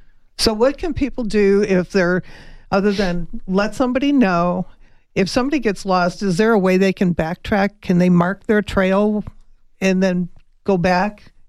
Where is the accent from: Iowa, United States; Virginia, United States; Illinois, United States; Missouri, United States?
Illinois, United States; Chicago; I'm from Chicago. We used to go out on Lake Michigan all the time